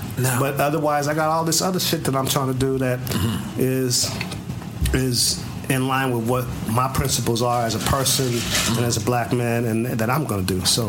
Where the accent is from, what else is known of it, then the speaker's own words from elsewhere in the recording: East Coast, United States; I'm from the East Coast